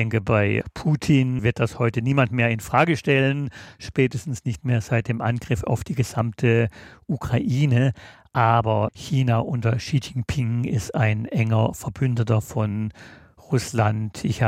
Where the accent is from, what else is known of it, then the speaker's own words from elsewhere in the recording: West Germany, Germany; war als Westdeutscher 1 Jahr lang auf einer Kaderschule in der DDR, auf der Jugendhochschule Wilhelm Pieck, der höchsten Bildungsstätte der FDJ.